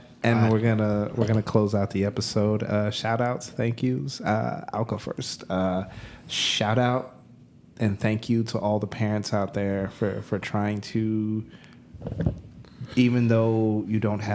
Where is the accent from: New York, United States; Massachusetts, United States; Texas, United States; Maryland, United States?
Texas, United States; Austin; Fun fact, Alex Jones is from my hometown of Austin, Texas